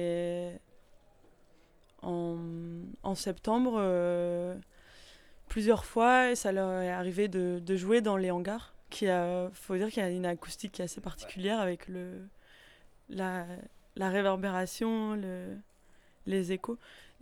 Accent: Calais, Hauts-de-France, France; je viens de Calais, où je suis née, j'ai grandi

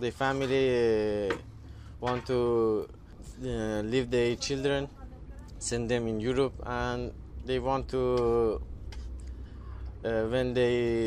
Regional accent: Afghanistan; now in Italy; I came from Afghanistan, and it's taken a lot of way, across a lot of dangerous things, and I arrived here.

